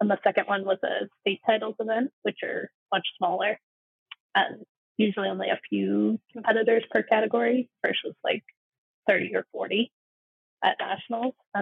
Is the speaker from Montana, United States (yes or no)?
yes; Montana, United States; now in Australia; I grew up in Montana. My parents and I are from there. And then we moved to Australia in 2017.